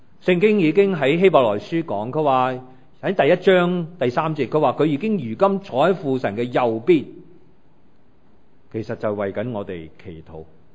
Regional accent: China; 我们中国人

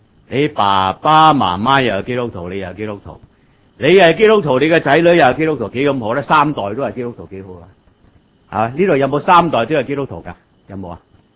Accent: Hong Kong; 我哋广东人或者香港人

